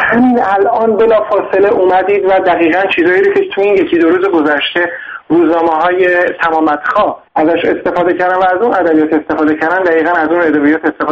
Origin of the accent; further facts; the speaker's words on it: Iran; به عنوان یک ایرانی، من ایرانی رو.